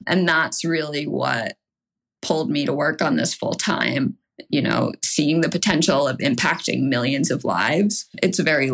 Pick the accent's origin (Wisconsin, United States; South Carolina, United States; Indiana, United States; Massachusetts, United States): Massachusetts, United States; Chestnut Hill; I am originally from Chestnut Hill. Our family has moved how many times now? Like between 8 and 11 times around the greater Boston area.